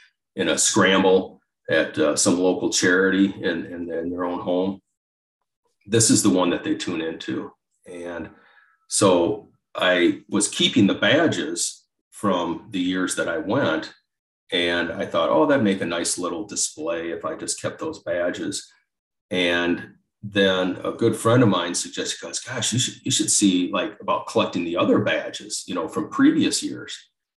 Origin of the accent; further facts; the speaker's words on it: Dubuque, Iowa, United States; As you said, I'm from Dubuque, Iowa, and pretty much lived here my whole life.